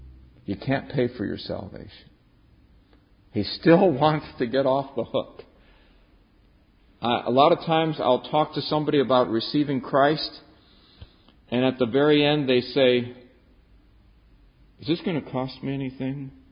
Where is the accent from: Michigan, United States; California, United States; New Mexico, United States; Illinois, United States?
California, United States; Los Angeles; I come from Los Angeles. We have a river. Our river has cement walls, and it also has a cement bottom.